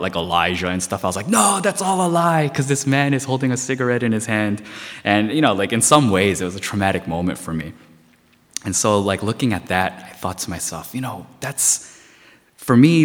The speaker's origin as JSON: {"language": "English", "region": "New York", "country": "United States", "tie": "born or raised there", "said": "I'm going to share with you several traumatic moments in my life as a Christian boy growing up in New York."}